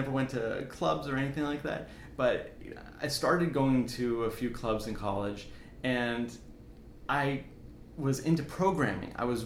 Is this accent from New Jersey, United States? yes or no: no; Florida, United States; because I grew up in South Florida